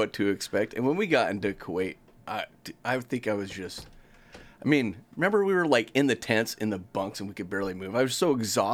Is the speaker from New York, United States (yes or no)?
no; Portland, Oregon, United States; born there; I was born in Portland, Oregon.